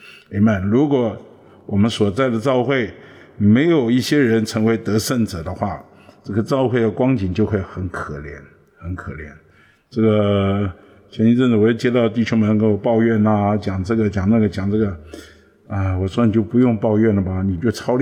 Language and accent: Chinese; Beitou, Taipei, Taiwan; 我们从小我们在北投长大，那北投嘛也没什么好的，以前早年叫风化区，后来啊感谢主变成风景区啊。